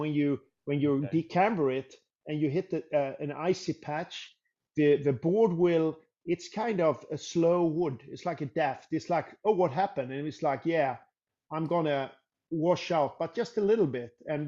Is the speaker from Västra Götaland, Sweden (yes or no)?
yes; Gothenburg, Västra Götaland, Sweden; I'm from Gothenburg. I'm from Gothenburg on the west coast, but I just love it.